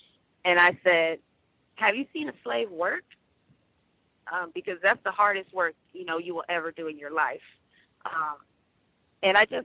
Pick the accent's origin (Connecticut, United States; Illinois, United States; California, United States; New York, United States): California, United States; I'm from Central Coast, California. I'm here to just share what happened.